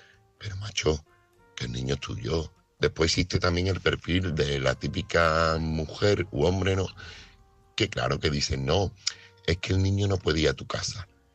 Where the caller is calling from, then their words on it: Seville, Andalusia, Spain; corresponsal de Sevilla.